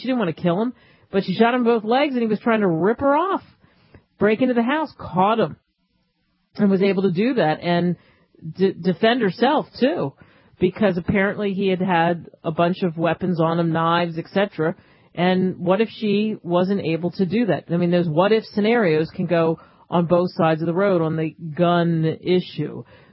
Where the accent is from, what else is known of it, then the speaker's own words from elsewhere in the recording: Northeast, United States; You know, I'm from the Northeast, and people that I grew up with are just stunned, a lot of them, that I am for the right to bear arms.